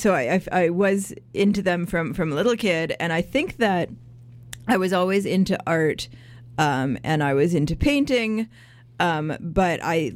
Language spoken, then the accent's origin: English; United States; now in Canada; Thank you very much for having me here. I'm also an immigrant to here. I'm originally from the States, and I've also been here since around the turn of the last century.